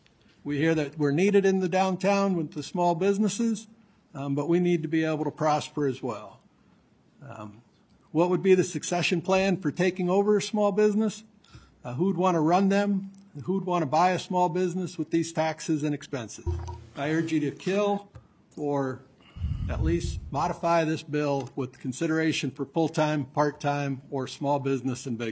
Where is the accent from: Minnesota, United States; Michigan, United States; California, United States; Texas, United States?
Minnesota, United States; Owatonna; from Owatonna. I do love living in Minnesota